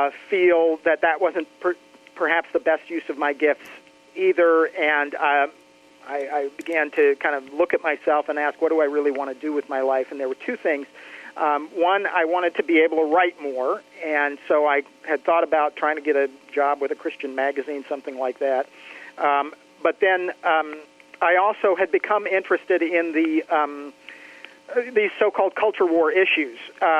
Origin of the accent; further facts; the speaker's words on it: Massachusetts, United States; interned with my local congressman from my hometown, from Massachusetts, where I was living at that time